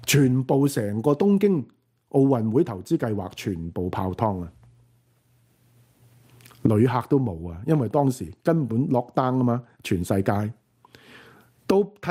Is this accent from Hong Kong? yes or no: yes; Hong Kong; 这个不是我们香港人的努力啊，智商特别差